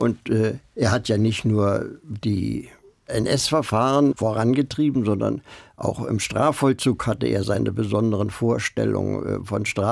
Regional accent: Berlin, Germany; Ich bin Berliner, der Blockadewinter.

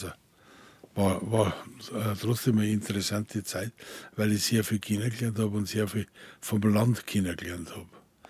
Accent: Bavaria, Germany; ja, man hört es. Ich komme aus Bayern, habe ich gesagt.

